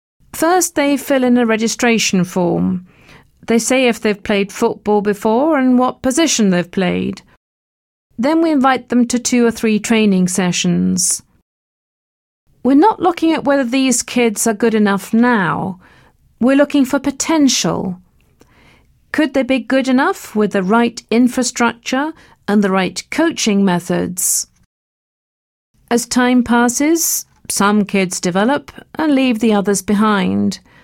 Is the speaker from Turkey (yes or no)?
no; England, United Kingdom; born there